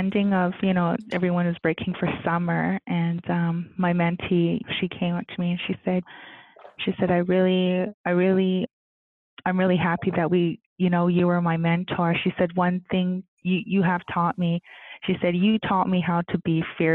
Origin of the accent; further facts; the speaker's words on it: Alberta, Canada; like I'm Blackfoot, I come from the Blood Tribe Nation, and that is one of our ways to cleanse.